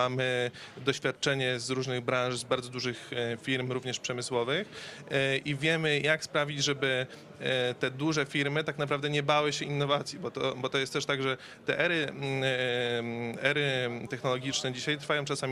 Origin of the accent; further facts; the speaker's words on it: Elbląg, Warmian-Masurian Voivodeship, Poland; Szczerze powiedziawszy, to jest moje rodzinne miasto